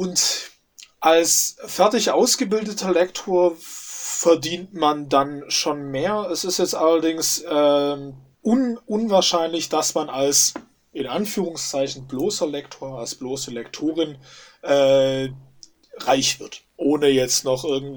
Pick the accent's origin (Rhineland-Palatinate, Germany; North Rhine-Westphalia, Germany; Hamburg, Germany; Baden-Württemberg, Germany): Baden-Württemberg, Germany; Biberach; ich habe auch davor in einer Buchhandlung in meinem Heimatort Biberach gearbeitet.